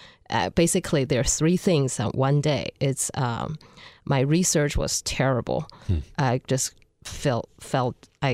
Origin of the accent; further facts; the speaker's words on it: Beijing, China; English is a second language; now in United States; I am from China, Beijing.